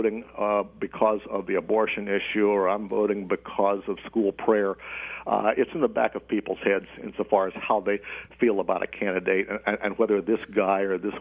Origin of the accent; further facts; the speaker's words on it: Middletown, Ohio, United States; I come from Middletown, Ohio, a classic middle American town that's right in John Boehner's district, in fact, between Cincinnati and Dayton.